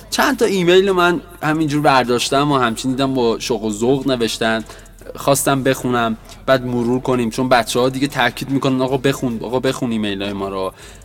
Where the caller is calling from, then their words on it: Tehran, Tehran Province, Iran; بلیتمو گرفتم اومدم وارد شدم و الانم میشنوین از تهرانم